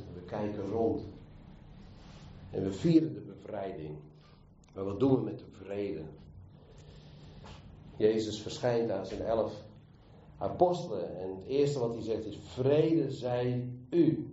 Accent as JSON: {"language": "Dutch", "town": "Hazerswoude-Dorp", "region": "South Holland", "country": "Netherlands", "tie": "born there", "said": "Ik herinner mij in de geboorteplaats waar ik geboren ben, Hazenswoude dorp, hier vlakbij. Ik ben na de oorlog geboren, ben van 47."}